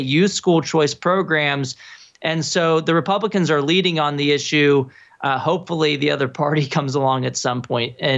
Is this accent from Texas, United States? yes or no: yes; Texas, United States; And our home state, my home state of Texas, I live in San Antonio.